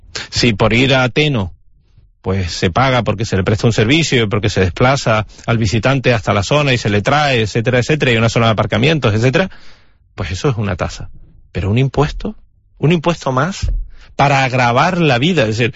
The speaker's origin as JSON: {"language": "Spanish", "region": "Canary Islands", "country": "Spain", "said": "Somos canarios, residentes en nuestras islas"}